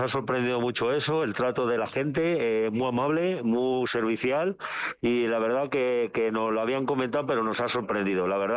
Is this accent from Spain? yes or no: yes; Villar del Olmo, Community of Madrid, Spain; desde aquí quiero mandar un saludo, si me permitís, a mi pueblo, a Villar del Olmo